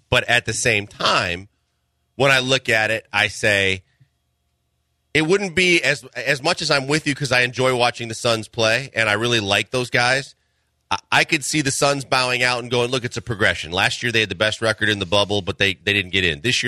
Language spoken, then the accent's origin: English; Milwaukee, Wisconsin, United States; You know, I've said all along, I'm from Milwaukee. They're done.